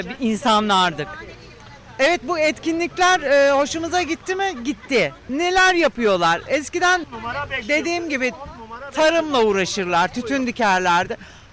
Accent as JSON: {"language": "Turkish", "town": "Alaçatı", "region": "İzmir", "country": "Turkey", "said": "Evet, buralıyım."}